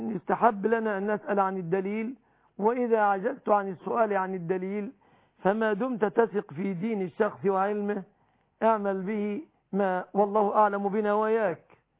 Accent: Egypt; بلادنا مصر

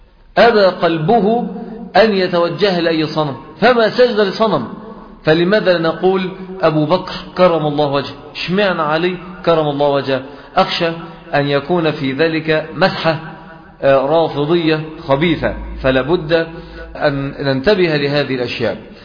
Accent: Egypt; فلا يوجد عندنا في بيئات مصر هذه أو هذا المصطلح عليه السلام

